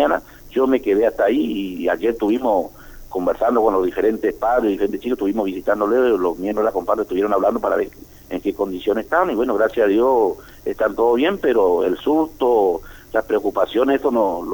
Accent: Gobernador Virasoro, Corrientes, Argentina; porque si bien somos de Virasoro

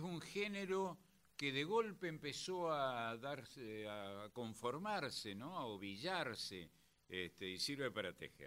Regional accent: Argentina; somos de acá, somos de la Argentina.

